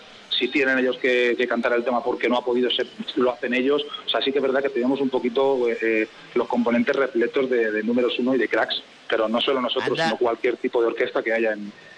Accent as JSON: {"language": "Spanish", "town": "Albacete", "region": "Castilla-La Mancha", "country": "Spain", "said": "somos de La Mancha, aunque seamos … somos de La Mancha, somos todos de Albacete."}